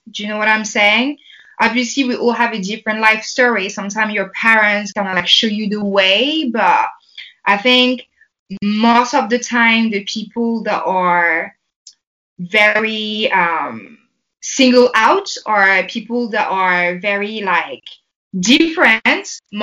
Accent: France; So I grew up in France, I have a background from Portugal, I have a background from Cameroon being colonized by Portugal

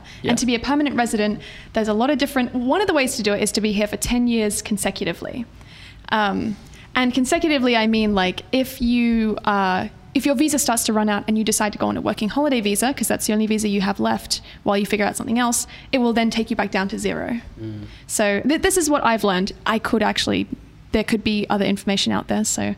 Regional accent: Australia; born there; my sister, was born in England, and then I was born in Australia.

